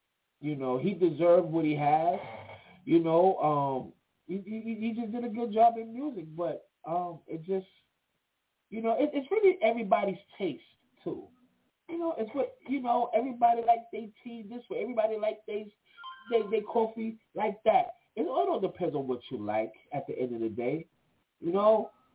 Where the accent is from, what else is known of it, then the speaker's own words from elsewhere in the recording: New York, United States; So I don't want y'all to think just because I'm from New York, that's where you have to be.